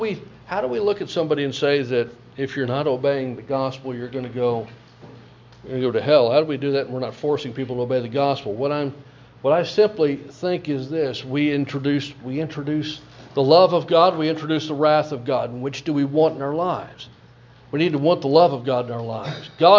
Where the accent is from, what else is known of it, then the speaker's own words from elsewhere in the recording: Olathe, Kansas, United States; When I was a kid growing up, I grew up in Olathe, Kansas.